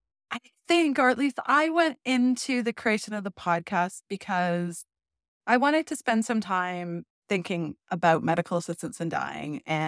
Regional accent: Thunder Bay, Ontario, Canada; I'm from Thunder Bay. So I know that here in Northwestern Ontario

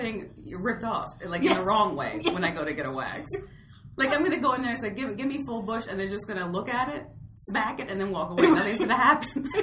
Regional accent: Maryland, United States; I'm proud to say that in my home state of Maryland

